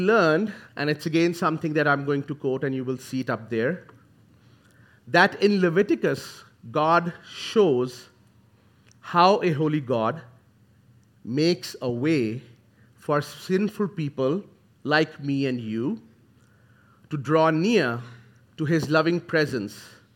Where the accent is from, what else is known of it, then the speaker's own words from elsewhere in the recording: Pakistan; moved away as an adult; for the ones who haven't heard me before, I'm originally from Pakistan. I'm a fifth-generation Christian, migrated to this beautiful country of ours in 2018 along with my wife